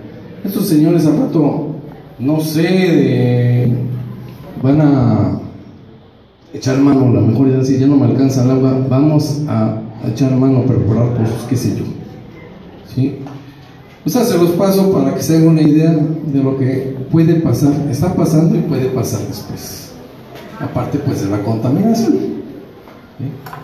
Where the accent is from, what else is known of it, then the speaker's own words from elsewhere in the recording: Cuauhtémoc, Morelos, Mexico; yo vengo de Cuauhtémoc, Morelos. Soy jubilado del Seguro Social, además soy ejidatario, del ejido de Cuauhtémoc.